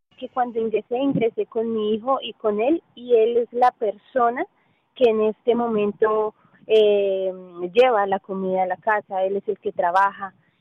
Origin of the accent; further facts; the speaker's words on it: Colombia; now in Denver, United States; nosotros hace 3 meses cruzamos para los Estados Unidos, venimos desde Colombia, pasamos por frontera. Llevamos 3 meses aquí en la ciudad de Denver.